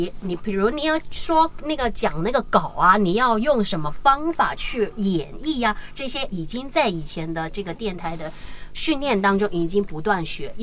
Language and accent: Chinese; Hong Kong; Chinese is a second language; 因为我们还是在香港长大